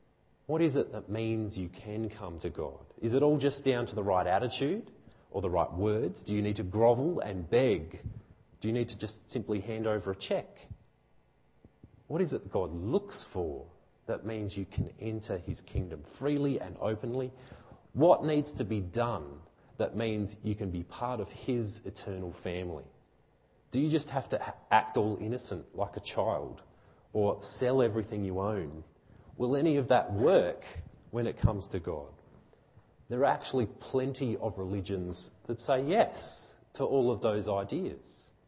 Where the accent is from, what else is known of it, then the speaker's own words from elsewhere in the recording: Australia; I think generally, as an Australian, you have to do something to win that privilege.